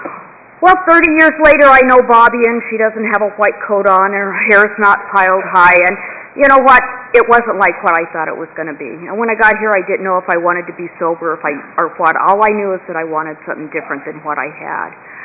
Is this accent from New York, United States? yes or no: no; Pomona, California, United States; I was from South Gary in Pomona.